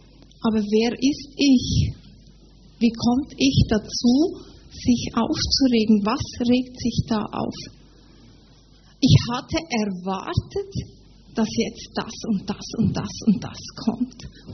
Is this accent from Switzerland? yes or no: yes; Switzerland; Ich komme aus der Schweiz.